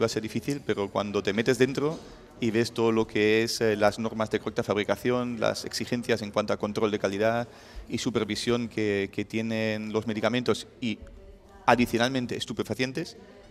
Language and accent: Spanish; Germany; Alemán, sí.